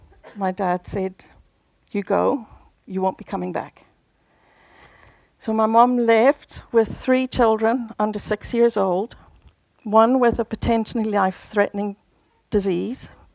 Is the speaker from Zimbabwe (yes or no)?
yes; Zimbabwe; born there; I was born in Zimbabwe.